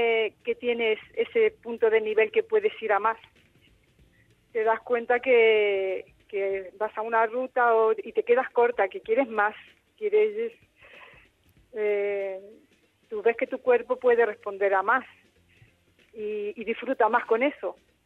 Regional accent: Málaga, Andalusia, Spain; como soy de Málaga, he competido el Open de Andalucía

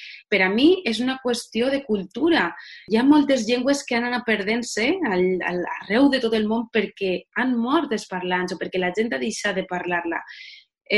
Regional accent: Valencian Community, Spain; first language Valencian; la meva llengua afectiva és la llengua en la que jo m'he criat, la llengua de tota la meva família i de la majoria dels meus amics.

